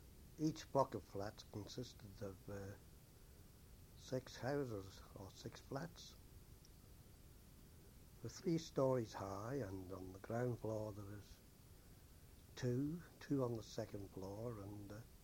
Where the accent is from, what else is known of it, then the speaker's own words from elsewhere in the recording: Douglas, Isle of Man; born there; I was born in Douglas on the Isle of Man, to me still one of the most beautiful places in the world. On the 22nd of February in 1920, just after the end of the First World War